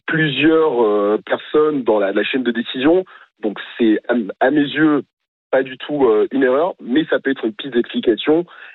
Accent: Nice, Provence-Alpes-Côte d'Azur, France; Je suis de Nice à la base.

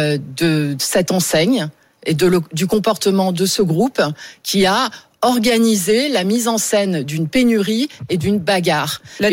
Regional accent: Nouvelle-Aquitaine, France; Moi, je viens du département des Deux-Sèvres

